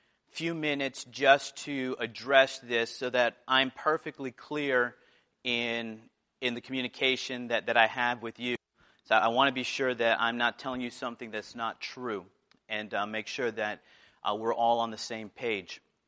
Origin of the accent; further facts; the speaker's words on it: New Jersey, United States; I grew up right outside New York City. I used to see the Twin Towers on the horizon every time I drive down Route 80.